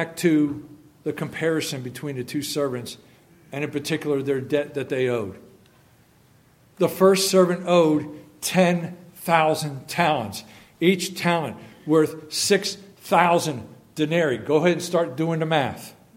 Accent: New Jersey, United States; I'm from New Jersey. That's a shakedown. Okay? It's like y'all don't know that a whacking is not a beating in New Jersey.

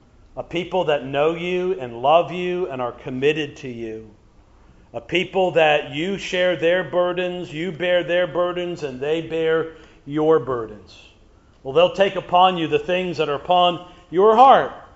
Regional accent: United States; Now, because I'm from America and we like to brag that everything's bigger, we got watermelons this big in America.

